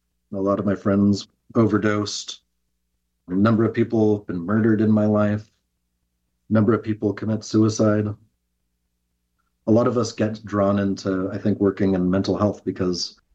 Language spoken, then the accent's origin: English; Eugene, Oregon, United States; I grew up in Eugene, Oregon, where I work now as a psychotherapist.